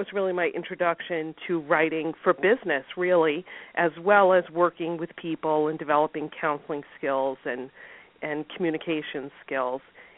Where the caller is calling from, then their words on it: Syracuse, New York, United States; I am calling in from Syracuse, New York, Central New York